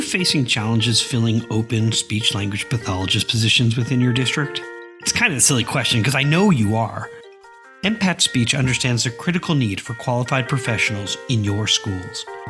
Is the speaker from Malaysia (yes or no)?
no; Long Island, New York, United States; I'm from Long Island, South Shore. But, you know, I've spent so much time in my youth going to Uniondale to Islanders games, Arrows games, concerts, I think the Big Apple Circus at one point.